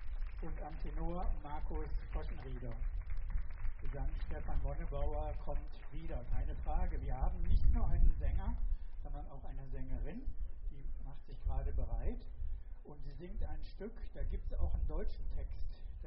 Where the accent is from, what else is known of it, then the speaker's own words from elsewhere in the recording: Southern Germany, Germany; Ich komme nämlich aus dem Süddeutschen und da würde man an der Fleischtheke fragen, ist der Dieter da?